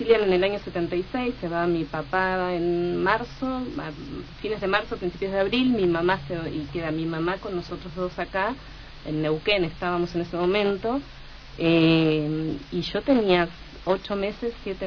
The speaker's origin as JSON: {"language": "Spanish", "country": "Mexico", "tie": "born or raised there", "said": "Mi infancia es mexicana, mi lengua madre es mexicana. Yo llego a México y en 2 días ya parezco una mexicana más de cómo hablo, ¿no? Ya tengo tonada, tengo algunas letras, como escucharán a veces en la pronunciación, que me han quedado."}